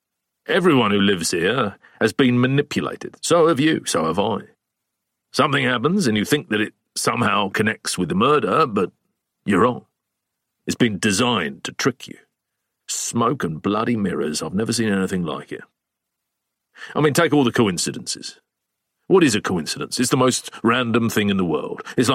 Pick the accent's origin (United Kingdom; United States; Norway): United Kingdom; Frinton, East of England; I was brought up in Frinton, and it was just the same.